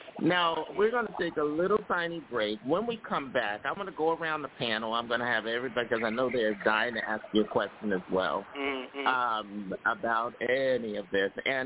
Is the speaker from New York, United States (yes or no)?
yes; New York, United States; Yeah, and let me just, because I'm a New Yorker